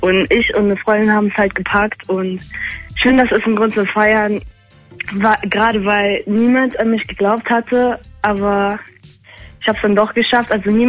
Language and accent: German; Rhineland-Palatinate, Germany; Ich komme aus der Nähe Trier und bin 14 Jahre alt.